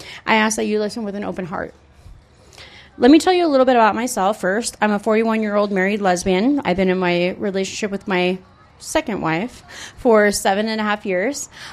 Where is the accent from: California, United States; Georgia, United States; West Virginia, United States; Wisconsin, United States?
California, United States; Ventura; I am a California native. I grew up in Ventura. I've lived in different cities all over the coast.